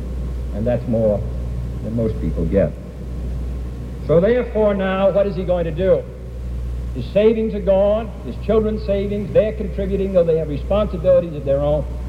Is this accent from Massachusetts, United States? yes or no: yes; Boston, Massachusetts, United States; I come from Boston, Massachusetts, near Faneuil Hall, where for a whole period of years, meetings were held by interested citizens in order to lay the groundwork for American independence.